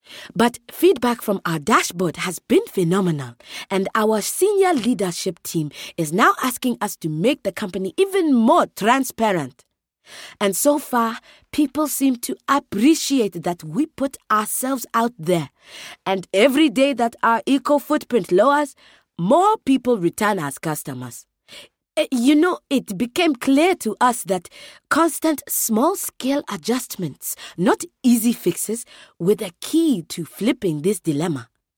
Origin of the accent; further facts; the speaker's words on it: Oloitokwe, Kenya; In my hometown of Oloitokwe, Kenya, we use green practices without even considering it or referring to them as green.